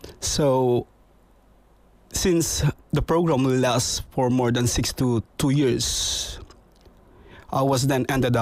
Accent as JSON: {"language": "English", "town": "Manila", "region": "Metro Manila", "country": "Philippines", "lives_now": "Ireland", "said": "Originally, I'm from the Philippines"}